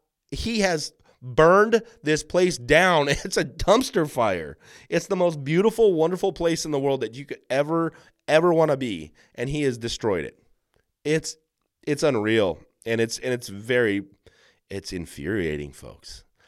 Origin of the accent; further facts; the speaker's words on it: California, United States; But it just sucks that this is happening to my home state. It's rough.